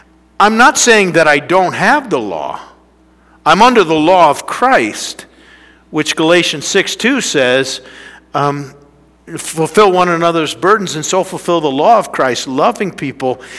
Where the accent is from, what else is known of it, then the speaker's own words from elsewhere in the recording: United States; I'm an American.